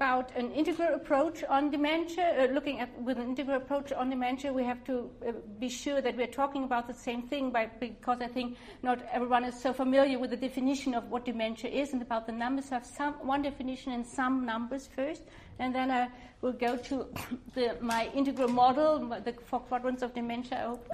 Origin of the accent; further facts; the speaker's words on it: Germany; English is a second language; I'm coming from Germany, and I work as a gerontologist in the field of dementia care.